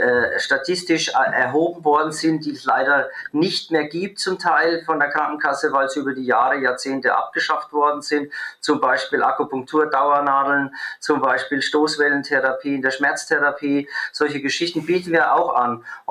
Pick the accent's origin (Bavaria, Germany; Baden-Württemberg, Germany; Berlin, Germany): Bavaria, Germany; accent: Franconian; ich bin Franke, man hört's